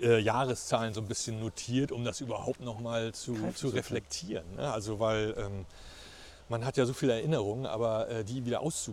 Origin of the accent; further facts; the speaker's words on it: Mölln, Schleswig-Holstein, Germany; now in Plön, Germany; ich komme ja ursprünglich aus Mölln